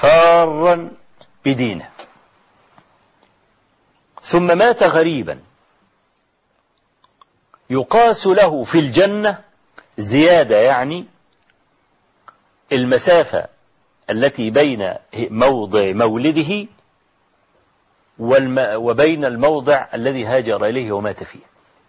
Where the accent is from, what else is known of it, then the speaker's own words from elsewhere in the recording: Egypt; نحن من أهل مصر ومكة هي أحب أرض الله إلينا مع أننا لسنا من أهلها